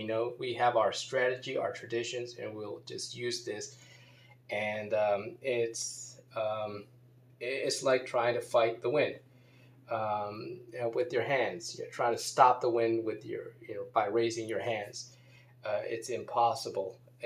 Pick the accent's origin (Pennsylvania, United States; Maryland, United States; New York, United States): Maryland, United States; Baltimore; I grew up in Baltimore in Maryland, and I used to be a University of Maryland Terrapins fan.